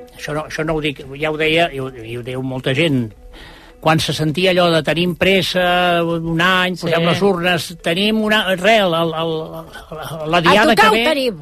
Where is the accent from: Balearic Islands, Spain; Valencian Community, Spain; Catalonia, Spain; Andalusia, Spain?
Andalusia, Spain; Catalan is a second language; no sé si és perquè sóc andalús